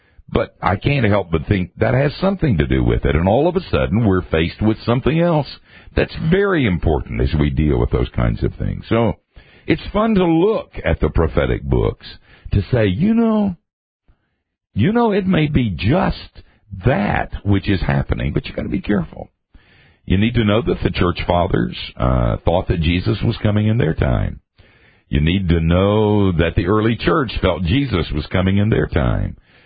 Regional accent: Asheville, North Carolina, United States; she'd look out over my hometown, Asheville, North Carolina

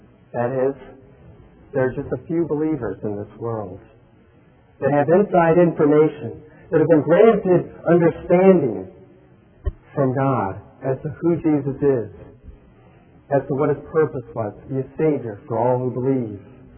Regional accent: Columbus, Ohio, United States; So yeah, I'm from Columbus, Ohio, and I'm still connected with people from Columbus, Ohio.

